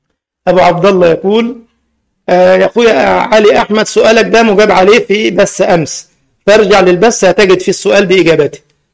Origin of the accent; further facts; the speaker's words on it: Egypt; انا لست سعوديا ولا بحرانيا، صح، ولست كويتيا ولا قطريا، انا مصري